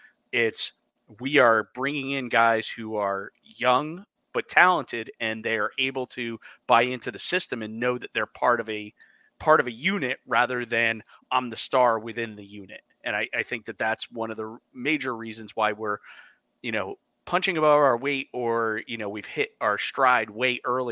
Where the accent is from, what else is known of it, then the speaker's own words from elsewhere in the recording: United States; with us being American, so we have a slightly different vantage point from which to look at things.